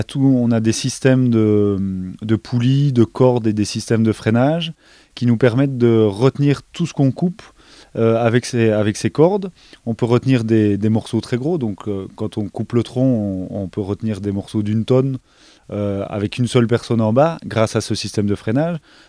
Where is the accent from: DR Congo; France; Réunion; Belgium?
Belgium; Je suis belge. Il n'y avait pas d'école en Belgique